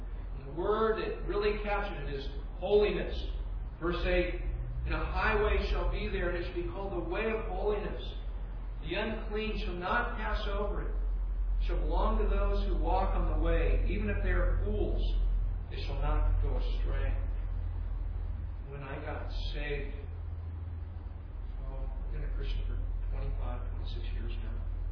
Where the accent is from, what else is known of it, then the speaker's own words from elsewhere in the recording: California, United States; And it reminded me growing up in the Bay Area in my late teens through my mid-20s.